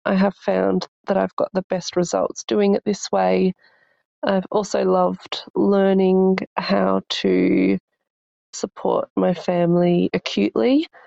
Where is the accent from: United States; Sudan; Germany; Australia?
Australia; Denmark, Western Australia; I'm from Denmark in regional Western Australia.